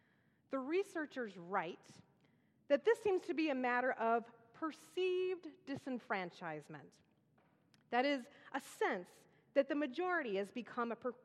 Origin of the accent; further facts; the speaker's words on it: Philadelphia, Pennsylvania, United States; I'm going to show you how I learned to manage conflicts when I grew up in Philadelphia.